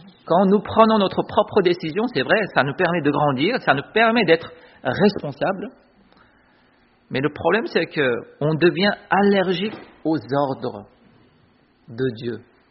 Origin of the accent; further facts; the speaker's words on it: South Korea; moi j'ai deux cultures. Je suis coréen, mais en même temps je suis français.